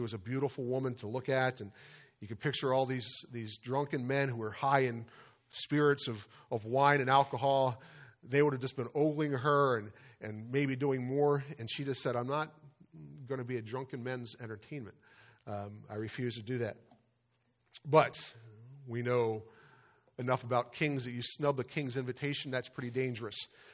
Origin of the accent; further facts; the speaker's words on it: Delaware, United States; my home state, Delaware, Miss America crown went to Miss Delaware.